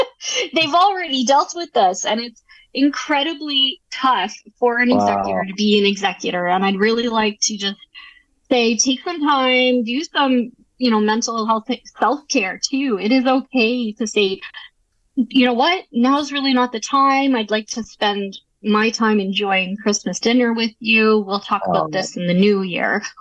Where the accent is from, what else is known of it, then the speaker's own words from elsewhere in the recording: Canada; the cost of being a Canadian living here is very expensive.